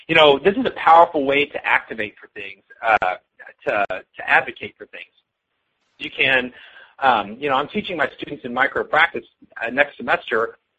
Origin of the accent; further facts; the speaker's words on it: Texas, United States; I'm from West Texas. It's a very conservative area.